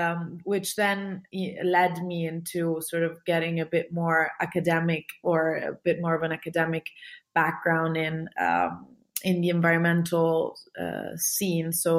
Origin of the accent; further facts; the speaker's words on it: Italy; now in United Kingdom; So I moved to the UK from Italy about 8 years ago. And during that move, after that move, I was essentially left without a therapist because my therapist was back in Italy.